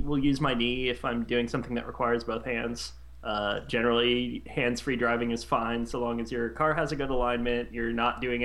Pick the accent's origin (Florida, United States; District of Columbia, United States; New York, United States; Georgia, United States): Georgia, United States; Atlanta; Because, well, I'm from Atlanta.